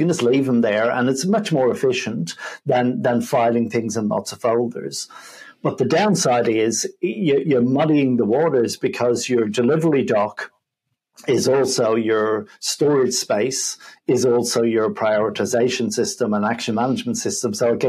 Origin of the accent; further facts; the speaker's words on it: Dublin, Leinster, Ireland; So I was born in Ireland, in Dublin, and, you know, been raised Catholic Irish.